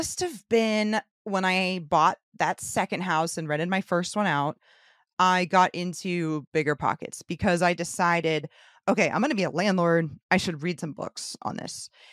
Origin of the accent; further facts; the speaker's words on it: St. Petersburg, Florida, United States; Yeah, born and raised St. Petersburg.